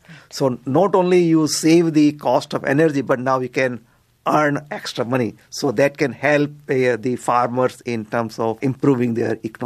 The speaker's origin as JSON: {"language": "English", "country": "India", "said": "See, I came from India, from a very small town, and very tightly knit family"}